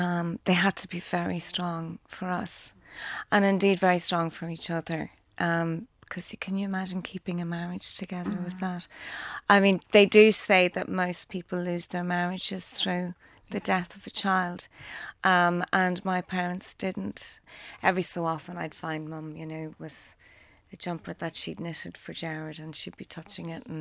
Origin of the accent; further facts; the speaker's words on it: Dundalk, Leinster, Ireland; we grew up in Dundalk. Mum and dad are both from Dundalk. Their family heritage would be Tyrone and Donegal.